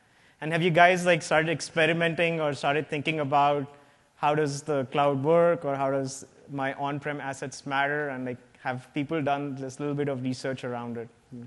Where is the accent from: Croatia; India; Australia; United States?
India; English is a second language; And I do have a partially funny accent because I'm not a native English speaker. Like, I'm from India.